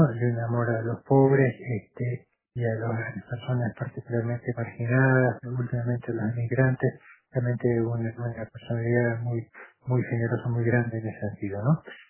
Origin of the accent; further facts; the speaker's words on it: Argentina; Así que como argentinos, especialmente significativo para nosotros esta muerte